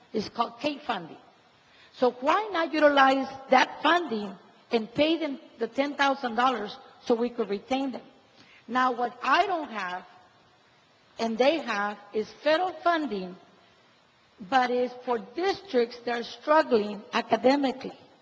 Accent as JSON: {"language": "English", "town": "Matamoros", "region": "Tamaulipas", "country": "Mexico", "tie": "born or raised there", "also_born_or_lived": "United States", "second_language": "English", "said": "You can tell my accent. I was born in the United States. I'm a proud American citizen, Mexican-American in my blood, carry Mexican blood. I was raised in Matamoros, border town."}